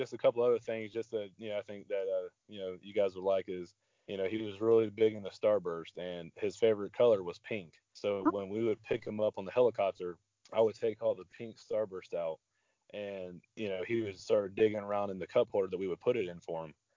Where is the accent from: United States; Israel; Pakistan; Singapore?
United States; Palm Coast, Florida; I was born in Jacksonville, but I grew up in Palm Coast, Florida. I'm not sure if you guys know where that's at, but it's about 30 minutes north of Daytona Beach.